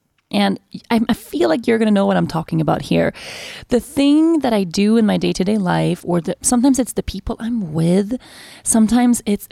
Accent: Sweden; moved away; this was where I moved to the first year I ever left Sweden. I left my home country.

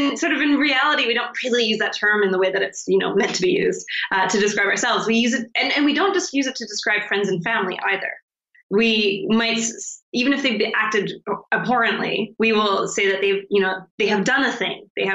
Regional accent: Canada; now in London, United Kingdom; I'm from Canada.

